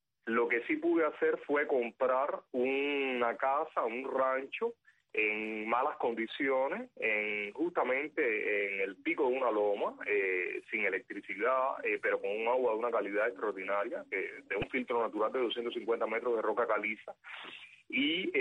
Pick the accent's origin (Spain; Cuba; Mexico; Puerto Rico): Cuba; en mi país. En Cuba